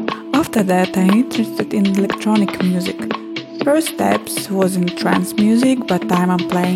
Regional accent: Latvia; English is a second language; now in London, United Kingdom; I'm from Latvia but living in London.

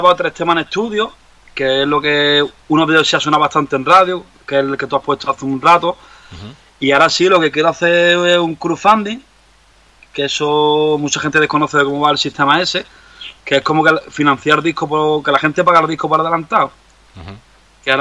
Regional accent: Linares, Andalusia, Spain; now in Málaga, Spain; porque yo soy de Linares y vivo en Málaga hace muchos años.

